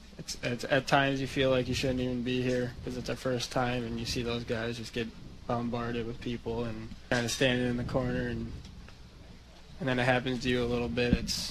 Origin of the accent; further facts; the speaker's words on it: Winfield, Illinois, United States; So I'm from Winfield. I grew up there.